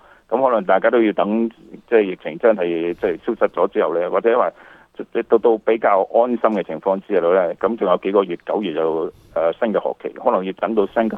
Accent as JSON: {"language": "Cantonese", "country": "Canada", "said": "因为我哋加拿大人本身咧都系比较讲嗰、那个即系、就是、容忍啊、宽容啊"}